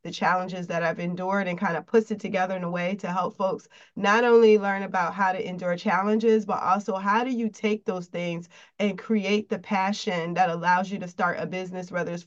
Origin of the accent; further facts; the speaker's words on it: Springfield, Massachusetts, United States; also born or lived in Germany; I'm from Springfield, Mass. I am a military baby, so my dad traveled a lot when we were kids. I lived in Germany before. We lived in different parts of the States.